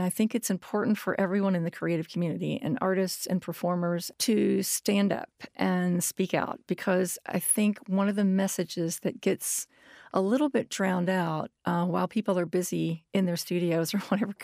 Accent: Lexington, Kentucky, United States; I mean, I'm from Lexington, but I've lived some other places.

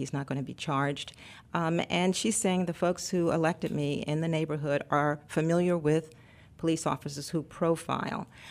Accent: Baltimore, Maryland, United States; now in Charlotte, United States; In Baltimore, my hometown, which has had its own problems. And then, of course, here in Charlotte, we are not immune to these.

